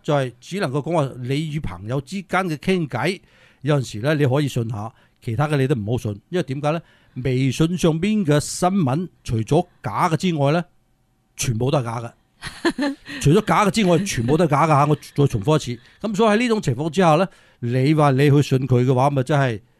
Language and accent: Cantonese; China; 宁愿牺牲我哋中国人、中国嘅渔民嘅渔获